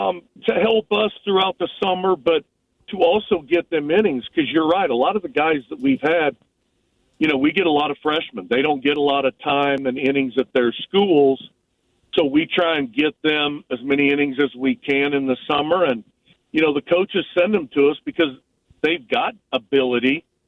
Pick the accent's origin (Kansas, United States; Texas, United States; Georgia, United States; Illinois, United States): Kansas, United States; Hutchinson; And being that Hutch was my hometown, I said, I'll run that one for you.